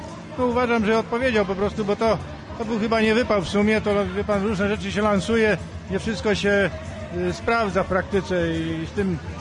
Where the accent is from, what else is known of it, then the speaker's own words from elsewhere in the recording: Lasocice, Greater Poland Voivodeship, Poland; Ja jestem akurat z Lasocic, ze sąsiedniej wioski